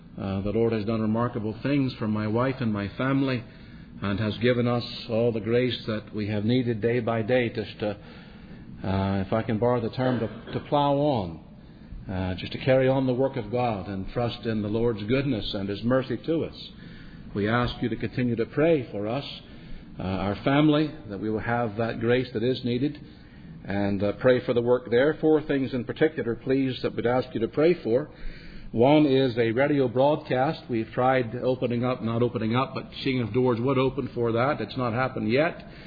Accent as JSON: {"language": "English", "town": "Columbia", "region": "South Carolina", "country": "United States", "said": "I am from Columbia, South Carolina, the pastor of Covenant Free Presbyterian Church."}